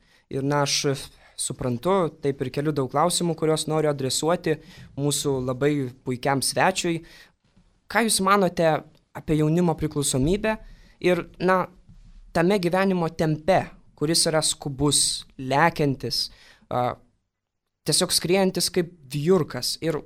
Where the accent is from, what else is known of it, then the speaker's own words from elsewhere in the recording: Kaišiadorys, Kaunas County, Lithuania; Esu iš Kaišiadorių krašto, kur palaidotas palaimintasis Teofilius Matulionis